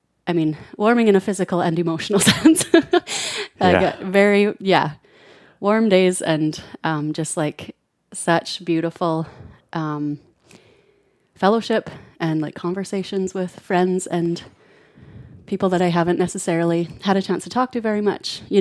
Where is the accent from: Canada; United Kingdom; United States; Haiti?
Canada; Dunblane, Saskatchewan; I'm from Dunblane, Saskatchewan.